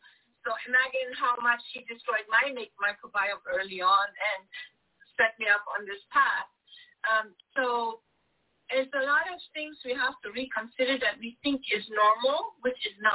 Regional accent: Germany; growing up in Germany

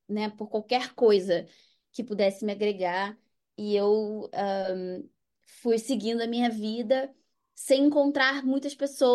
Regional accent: Rio de Janeiro, Brazil; É, eu sou do Rio de Janeiro, né? Então, todo o grupo está em São Paulo e eu tô no Rio.

